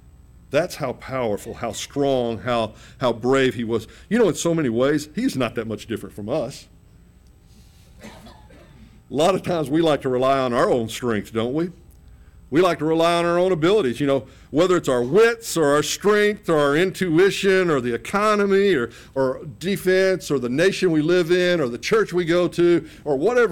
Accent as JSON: {"language": "English", "country": "United States", "said": "I mean, I'm an American."}